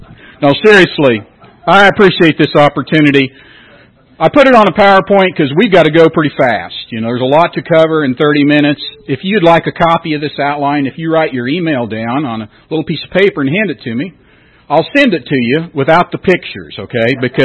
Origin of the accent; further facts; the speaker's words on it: West Concord, United States; I grew up in West Concord